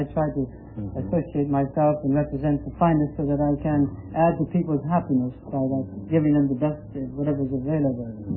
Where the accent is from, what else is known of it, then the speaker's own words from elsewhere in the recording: Lebanon; also born or lived in Lixonia, Ohio, United States; And I was born in Lixonia, Ohio, and then I was sent to Lebanon about 6 years old. I lived with my uncle who was a trader